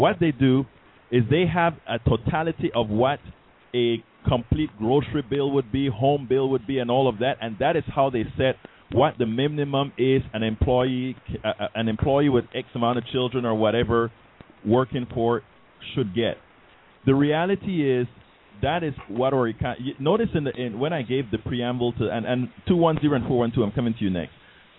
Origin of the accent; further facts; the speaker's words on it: Panama; I am originally from Central America, a place called Panama, okay?